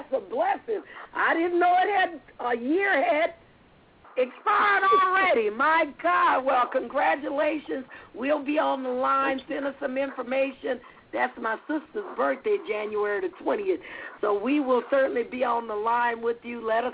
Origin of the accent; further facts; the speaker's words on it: New Orleans, Louisiana, United States; I was born and raised in New Orleans. That's my hometown.